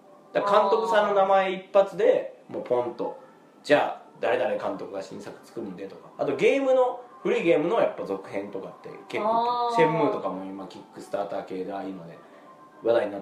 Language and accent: Japanese; Kyoto, Japan; 京都出身だから言うんですけど、